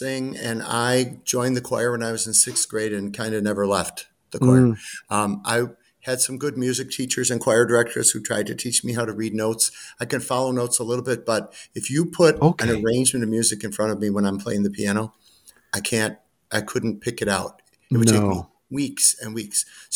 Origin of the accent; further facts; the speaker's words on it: Etobicoke, Ontario, Canada; born there; I was born in the Great White North.